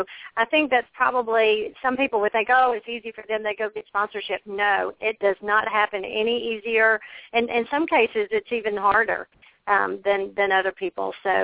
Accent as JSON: {"language": "English", "town": "Nashville", "region": "Tennessee", "country": "United States", "tie": "born or raised there", "said": "growing up in Nashville, I didn't have Robbie in Bobby Hamilton shops and Joe Marlin shops."}